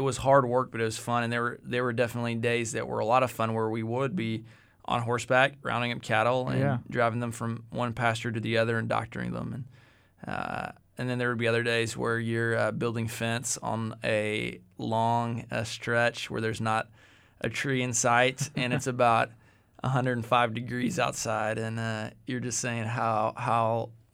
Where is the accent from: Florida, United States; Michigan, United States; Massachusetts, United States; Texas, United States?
Texas, United States; Victoria; I grew up right outside of Victoria, Texas, actually.